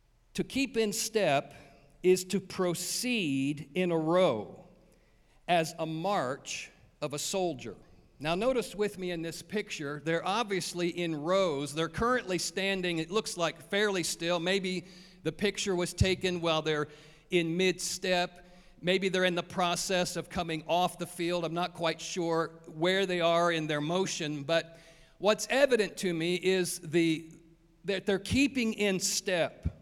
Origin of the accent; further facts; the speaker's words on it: Ohio, United States; Oh, yeah, I grew up in Ohio, and I marched not in a band that big